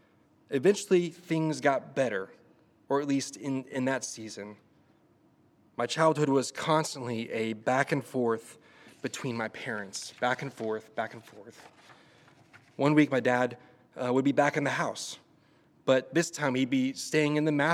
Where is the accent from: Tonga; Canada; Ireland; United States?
United States; Arlington, Texas; now in Oklahoma, United States; For those who don't know me, I am not a native Oklahoman. I'm from the great state of Texas. I grew up in Arlington, Texas, and lived there my whole life until the last 10 years.